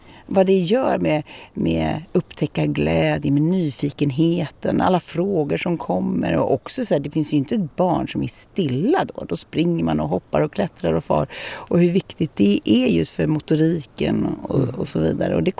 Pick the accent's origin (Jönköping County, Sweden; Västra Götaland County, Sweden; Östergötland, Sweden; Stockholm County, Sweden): Stockholm County, Sweden; Drottningholm; Jag är uppvuxen på Drottningholm, strax utanför Stockholm.